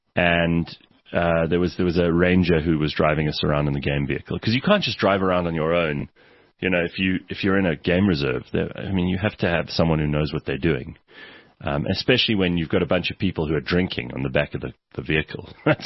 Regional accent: Welkom, Free State, South Africa; I remember when I was younger and in Cape Town, I had a chat with one of the boys. I told him I'm from Welkom, and he said, where in Cape Town is that?

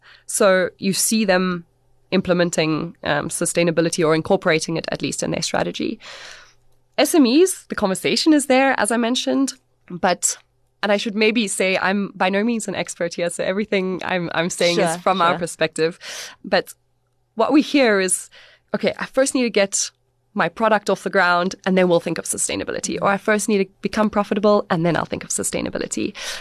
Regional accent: South Africa; Even as a South African, when Domin, my business partner, and I did a prospection trip in July, some of those hypotheses were completely thrown out the window.

